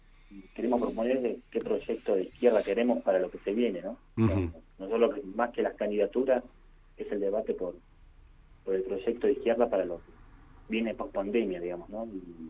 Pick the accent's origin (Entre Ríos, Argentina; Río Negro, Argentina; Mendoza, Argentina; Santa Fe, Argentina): Río Negro, Argentina; San Carlos de Bariloche; Soy de Bariloche.